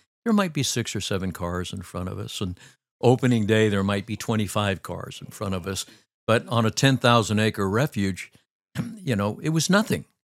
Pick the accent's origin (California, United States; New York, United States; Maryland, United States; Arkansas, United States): California, United States; Palo Alto; I grew up in Palo Alto and hunted the bay quite a bit.